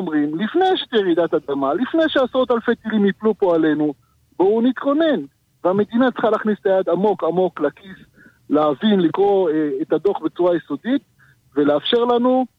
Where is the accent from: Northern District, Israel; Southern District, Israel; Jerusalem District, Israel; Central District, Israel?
Southern District, Israel; Yeruham; born there; now in West Bank; אני במקרה נולדתי בירוחם, ואני תושב יהודה שומרון הרבה מאוד שנים.